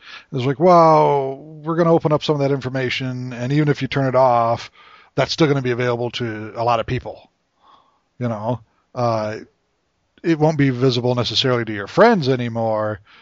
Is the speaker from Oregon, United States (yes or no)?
no; Pontiac, Michigan, United States; some folks from my hometown where I grew up in Pontiac